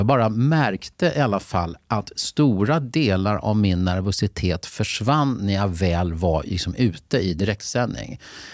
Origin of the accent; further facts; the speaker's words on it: Mälardalen, Sweden; jag kom ju redan från Mälardalen